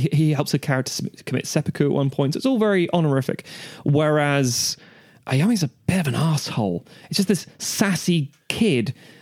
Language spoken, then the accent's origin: English; Ireland; which, as an Irishman, Delicious. Mayo is a county, not an evil lord.